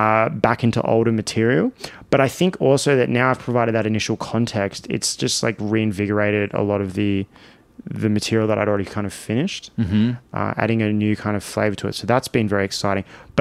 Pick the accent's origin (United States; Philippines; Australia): Australia; I'm from Australia